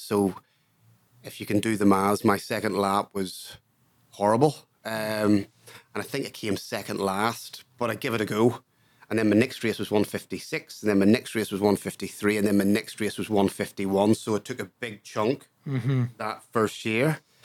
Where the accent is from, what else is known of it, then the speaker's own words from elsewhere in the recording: Larne, Northern Ireland, United Kingdom; also born or lived in South Africa / London; Well, I grew up in Larne, County Antrim, so I've always, I am a home bird. I've lived in South Africa and I've lived in London.